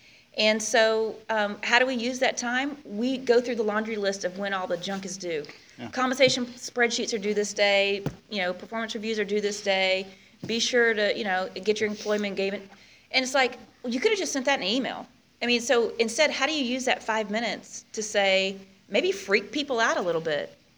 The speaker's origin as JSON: {"language": "English", "town": "Houston", "region": "Texas", "country": "United States", "said": "not just because I'm from Houston and we're always sweaty"}